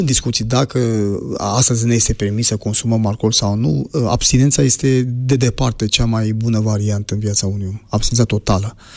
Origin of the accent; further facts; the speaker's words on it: Romania; Adică, am spus și cu alte ocazii, eu sunt... creștin-adventist român, nu sunt român creștin-adventist.